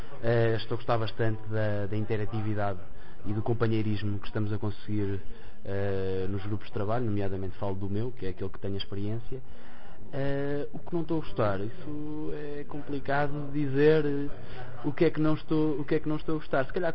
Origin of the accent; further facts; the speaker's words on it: Coimbra, Portugal; Sou de Coimbra.